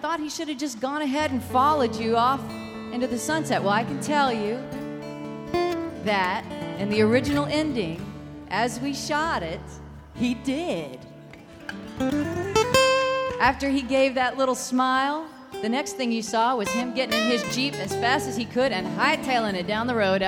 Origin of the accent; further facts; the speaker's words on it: Dunedin, Florida, United States; It's good to be home. I grew up in Dunedin.